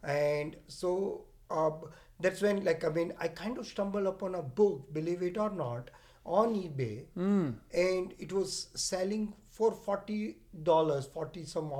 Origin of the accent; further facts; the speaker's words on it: India; moved away as an adult; now in United States; I immigrated from India. I grew up in India. I always say India is my mother, US is my father.